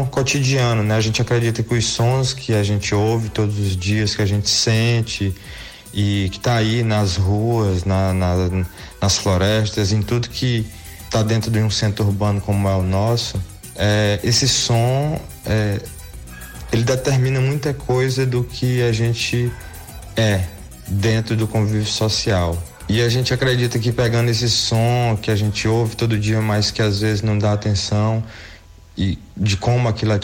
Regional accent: Maranhão, Brazil; Eu vim do interior do Maranhão

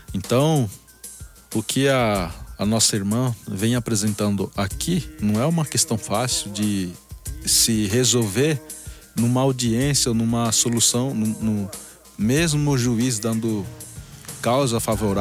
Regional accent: Mato Grosso, Brazil; eu vim do território Balatiponé e preciso respeitar o lugar onde eu vivi, onde eu cresci.

